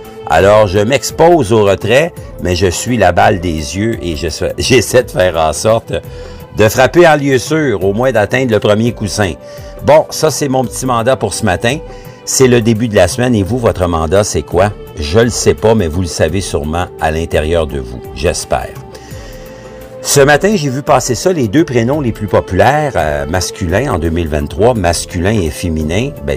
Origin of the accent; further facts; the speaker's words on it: Quebec, Canada; ça vient sûrement de notre tête et de notre cœur en tant que Québécois d'origine